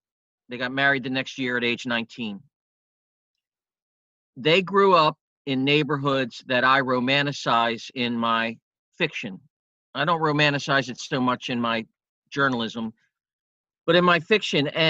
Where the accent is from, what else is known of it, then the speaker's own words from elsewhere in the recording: Linthicum, Maryland, United States; So even we grew up in Linthicum. I'm in their basement now. It's a brick rancher.